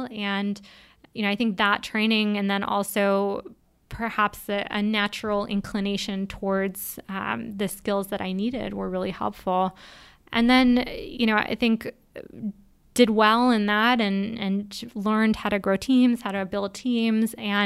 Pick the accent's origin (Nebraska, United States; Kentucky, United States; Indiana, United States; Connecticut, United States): Connecticut, United States; New Haven; I grew up in New Haven, Connecticut, and both my parents were highly educated but had sent me to a New Haven public school